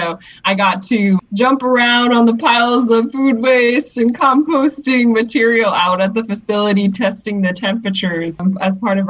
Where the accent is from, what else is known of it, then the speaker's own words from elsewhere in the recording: Elkader, Iowa, United States; And so I'm originally from Northeast Iowa in Elkader, Iowa, very small town up there